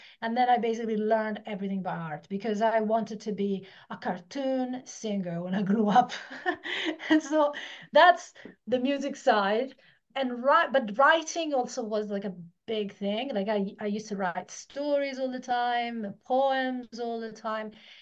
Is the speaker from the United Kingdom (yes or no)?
no; Italy; moved away as an adult; So I'm Italian. So until I was 18, I lived in Italy. And my family was into classical music and opera.